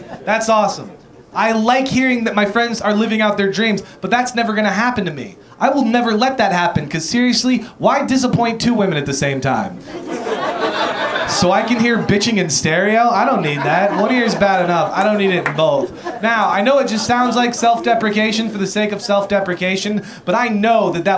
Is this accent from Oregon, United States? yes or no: yes; Portland, Oregon, United States; I'm from Portland, Oregon. That is the strip club capital of the lower 48.